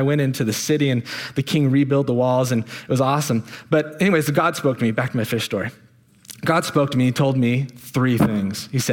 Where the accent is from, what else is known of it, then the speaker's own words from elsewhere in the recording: Oregon, United States; So when I was a teenager, I grew up in Eastern Oregon, Northeastern Oregon, in a logging town.